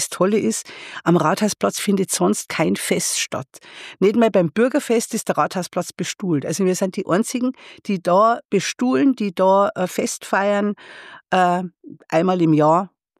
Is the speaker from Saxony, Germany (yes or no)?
no; Bad Griesbach, Bavaria, Germany; now in Regensburg, Germany; Ich komme eigentlich aus Niederbayern, aus Bad Griesbach inzwischen. Damals war es noch ganz einfach, Griesbach im Rottal. Das ist auch schon zeitlang her, ne? Rund 62 Jahre. Ich bin einfach durch Studium nach Regensburg gekommen